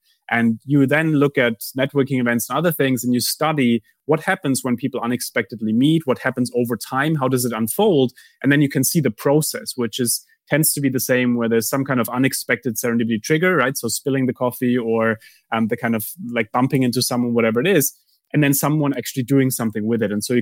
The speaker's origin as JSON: {"language": "English", "country": "Germany", "tie": "born or raised there", "said": "I grew up in Germany."}